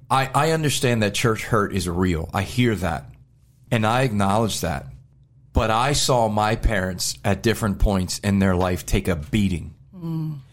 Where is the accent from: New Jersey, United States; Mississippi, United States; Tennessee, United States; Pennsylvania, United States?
New Jersey, United States; also born or lived in Baltimore; So I was born in Baltimore, Maryland. I don't remember that part of the journey. I do remember being a young kid in South Jersey.